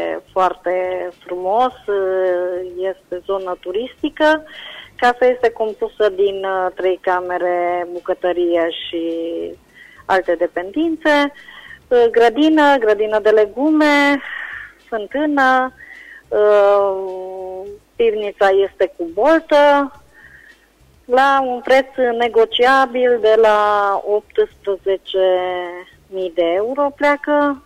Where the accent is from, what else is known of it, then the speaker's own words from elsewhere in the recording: Reșița, Caraș-Severin, Romania; sunt din Reșița